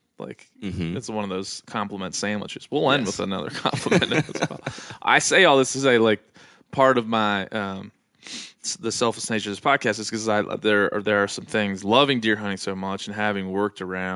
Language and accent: English; East Coast, United States; I mean, I'm from the East Coast and I'm Irish.